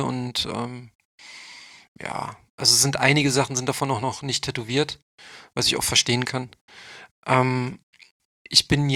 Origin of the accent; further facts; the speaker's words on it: Berlin, Germany; Ich bin in West-Berlin aufgewachsen.